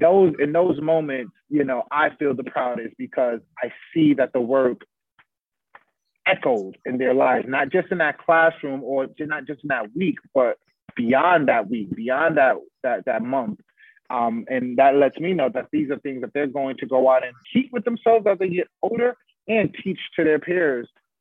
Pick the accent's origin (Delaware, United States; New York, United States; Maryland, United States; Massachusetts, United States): New York, United States; Bronx; My upbringing and growing up in Bronx River Projects, right?